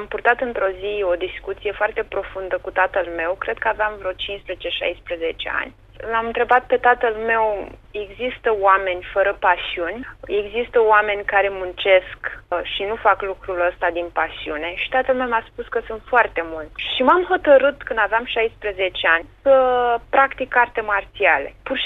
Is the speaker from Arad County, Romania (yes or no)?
no; Bacău, Bacău County, Romania; Bacău, orașul meu natal